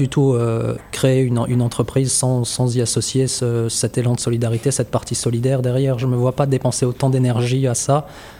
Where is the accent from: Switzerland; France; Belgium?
France; Strasbourg, Grand Est; Je suis français, je suis strasbourgeois.